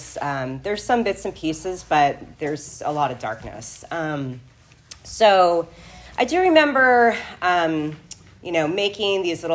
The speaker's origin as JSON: {"language": "English", "region": "California", "country": "United States", "tie": "born or raised there", "said": "So I was born April 21st, 1982. I'm 43 years old. I grew up in the Santa Ynez Valley, not too far away from here."}